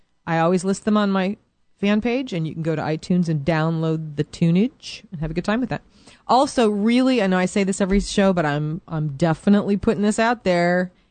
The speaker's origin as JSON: {"language": "English", "town": "Seattle", "region": "Washington", "country": "United States", "tie": "born or raised there", "said": "I've lived here my whole life. I'm born and bred in Seattle area, actually, which is kind of unusual."}